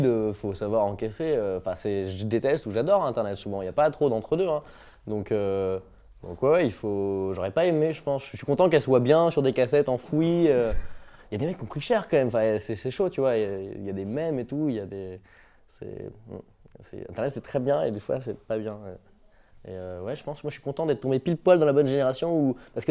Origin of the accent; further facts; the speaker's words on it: Brittany, France; Ouais, je suis breton, et puis c'est bien.